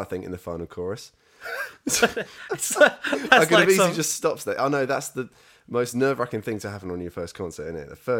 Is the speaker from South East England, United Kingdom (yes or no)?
yes; Cliffe, South East England, United Kingdom; I grew up in Cliff. So like there's a Cliff social club, Cliff Woods is not far from us as well.